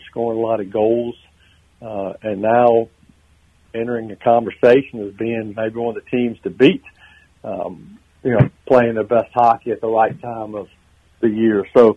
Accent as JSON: {"language": "English", "region": "Southern United States", "country": "United States", "tie": "born or raised there", "said": "Growing up in the South, I didn't know anything about hockey"}